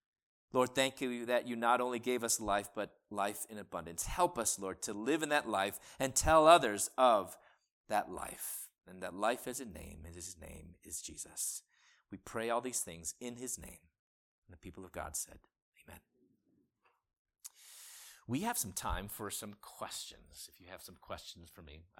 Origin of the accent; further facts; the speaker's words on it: Chicago, Illinois, United States; you know I'm originally from Chicago.